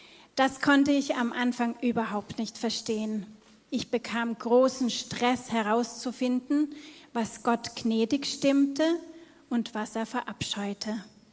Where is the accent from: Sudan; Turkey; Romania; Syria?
Sudan; now in Lörrach, Germany; ich bin im Sudan geboren und aufgewachsen. Im April diesen Jahres bin ich nach einer mehrmonatigen Flucht ohne meine Familie hier in Lörrach angekommen.